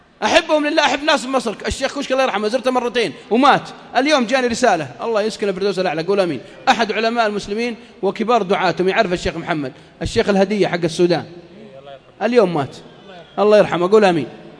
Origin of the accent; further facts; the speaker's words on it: Saudi Arabia; اللي يسمونها فياقرا عندنا في السعودية